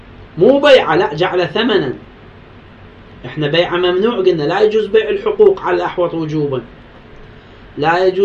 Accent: Iraq; جو عندنا في العراق

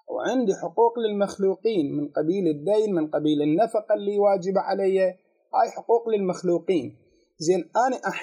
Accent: Iraq; إحنا كمجتمع عراقي

